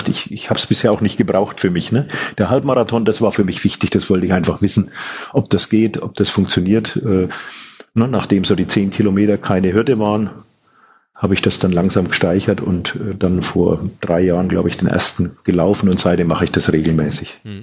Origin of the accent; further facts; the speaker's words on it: Schweinfurt, Bavaria, Germany; ich komme ja aus Franken, also direkt aus Schweinfurt